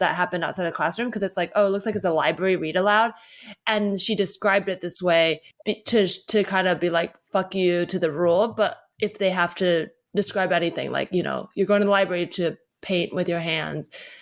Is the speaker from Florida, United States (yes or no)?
no; California, United States; maybe I'm spoiled and like growing up in the Bay